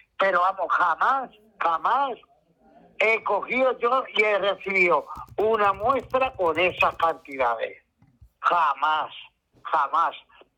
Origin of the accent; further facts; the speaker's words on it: Cádiz, Andalusia, Spain; now in Madrid, Spain; Soy de Cádiz.